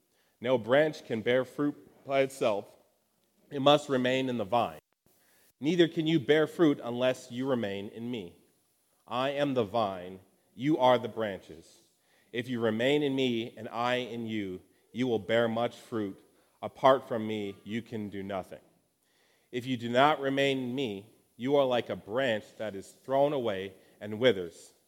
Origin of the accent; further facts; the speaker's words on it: Milwaukee, Wisconsin, United States; I'm from Milwaukee